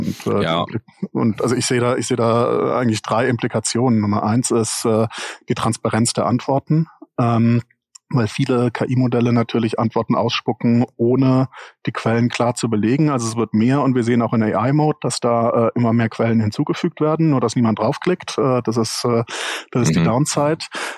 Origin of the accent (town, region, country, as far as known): Baden-Württemberg, Germany; born or raised there